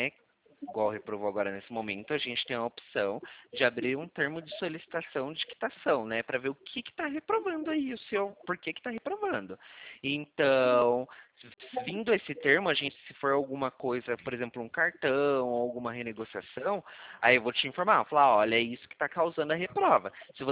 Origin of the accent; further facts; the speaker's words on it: São Paulo, Brazil; Não, eu sou do Estado de São Paulo.